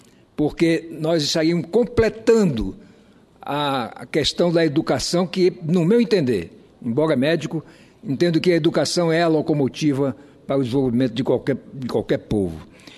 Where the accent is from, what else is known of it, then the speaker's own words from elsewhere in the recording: Roraima, Brazil; transformar o território de Roraima em estado para dar dignidade ao povo da minha terra